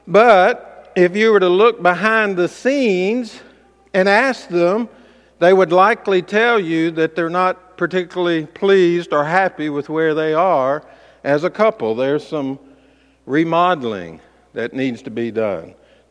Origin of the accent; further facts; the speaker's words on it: Mississippi, United States; It kind of reminds me of growing up on the Mississippi Gulf Coast. We would have an occasional storm or hurricane, and we would get out and put plywood up over the windows.